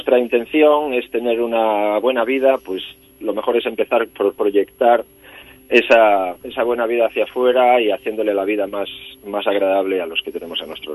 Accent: Galicia, Spain; first language Galician; Spanish is a second language; Yo pues canto en gallego pues porque es mi lengua natal

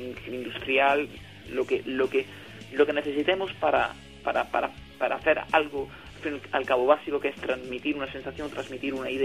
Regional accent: Andalusia, Spain; no somos una banda, hacemos rock, somos de Andalucía y estas son nuestras raíces, ¿no?

